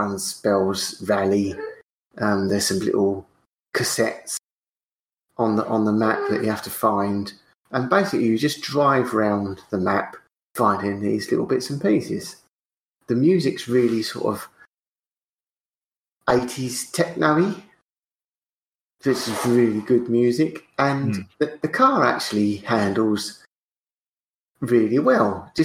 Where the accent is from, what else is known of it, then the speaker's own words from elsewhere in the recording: East of England, United Kingdom; I chose the Mark 1 Escort because why wouldn't you? I'm from Essex.